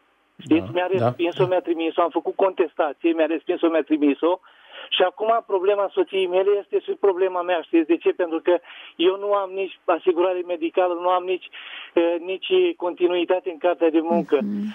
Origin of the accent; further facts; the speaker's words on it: Botoșani, Botoșani County, Romania; Eu sunt din Botoșan și am o problemă